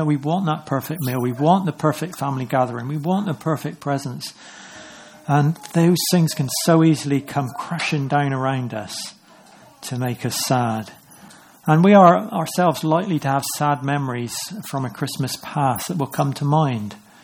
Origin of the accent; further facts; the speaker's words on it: United Kingdom; But we're British, aren't